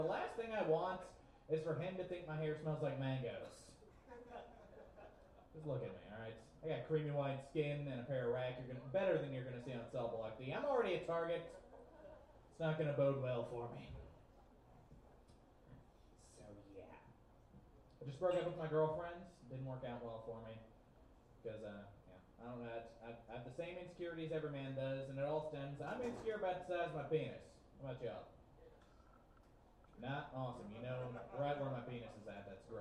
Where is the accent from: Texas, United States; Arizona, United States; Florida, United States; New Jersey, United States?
Florida, United States; That bugged the hell out of me because I'm originally from Florida and I can't whip my cock out and show people where Orlando's at.